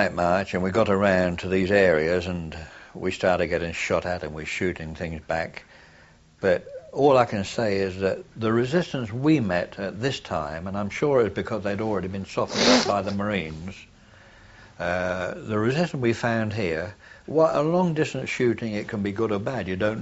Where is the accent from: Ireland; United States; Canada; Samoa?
Ireland; Now, we come from Ireland, of course, we have that divide in Ireland the same way